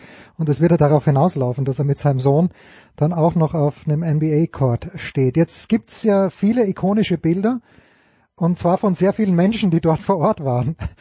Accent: Austria

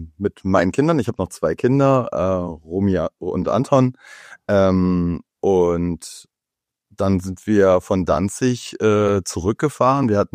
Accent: Husum, Schleswig-Holstein, Germany; now in Berlin, Germany; und bin hier in Berlin seit 2000. Ich komme eigentlich ursprünglich von der Nordseeküste aus dem schönen Husum.

